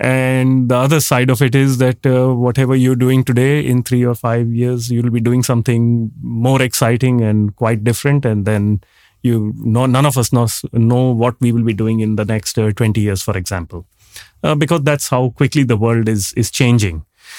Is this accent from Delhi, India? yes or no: yes; New Delhi, Delhi, India; moved away as an adult; now in United States; So when I was growing up in New Delhi, which actually just hosted the G20 summit, and it's the capital city of India, I always dreamt of living in other places. So my first foray out of Delhi was 30 years ago when I moved to the United States.